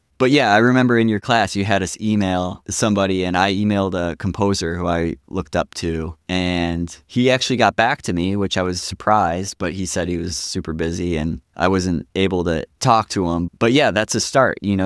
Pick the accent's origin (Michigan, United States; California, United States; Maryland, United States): Michigan, United States; moved away as an adult; now in New York City, United States; I grew up outside Detroit, and I don't think my career in sound would have went far staying in Detroit. I went to New York City.